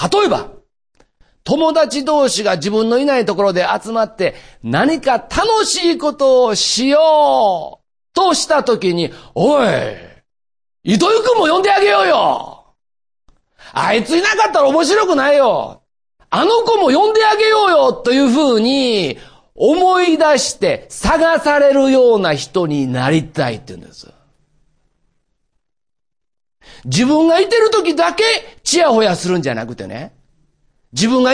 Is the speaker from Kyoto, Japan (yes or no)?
no; Osaka, Japan; 大阪から来ました。実はって言わなくてもね、もう言葉で大体わかる、ね。まあ、大阪のね、東住吉というね、まあ庶民の町で育ったんです。二軒長屋で育ったんですよ。